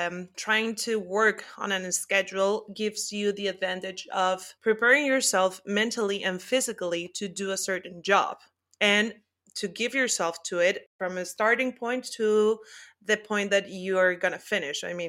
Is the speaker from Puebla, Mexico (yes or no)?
yes; Puebla, Mexico; In Cancun, in Mexico, and then in Puebla. That's my hometown.